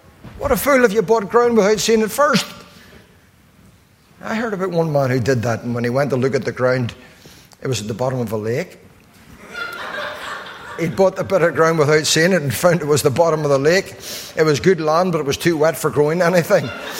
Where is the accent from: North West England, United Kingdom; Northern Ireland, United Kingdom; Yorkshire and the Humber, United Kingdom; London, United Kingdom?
Northern Ireland, United Kingdom; Belfast; where I grew up in Tigers Bay